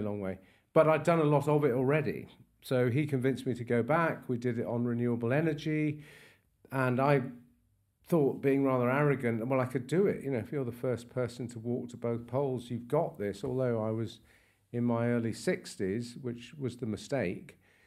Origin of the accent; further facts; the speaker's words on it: England, United Kingdom; I'm an Englishman and I was brought up to be very stiff upper lip